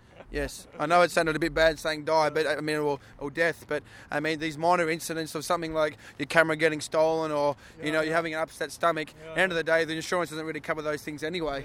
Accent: Tasmania, Australia; Yes, well, I'm actually from Tasmania, which is an island in the southern part of Australia.

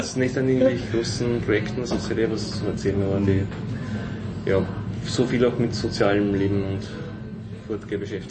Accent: Zurndorf, Burgenland, Austria; Nein, ich bin aus dem Nordburgenland, aber auch nicht direkt beim Neusersee, sondern direkt vor der ungarischen Grenze, die ungarische Tiefebene

